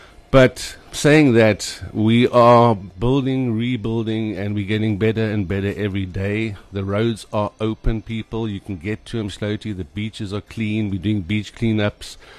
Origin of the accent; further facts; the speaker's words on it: Cape Town, Western Cape, South Africa; now in Durban, South Africa; come from Cape Town. I grew up in Hout Bay. I went to Paul Boys High, which is a rugby school, which I'm still also very proud about that. But I live here now. I'm 20 years a Durbanite.